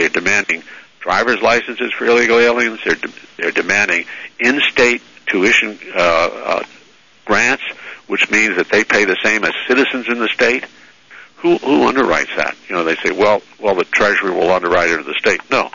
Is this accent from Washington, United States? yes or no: no; Maryland, United States; my home state of Maryland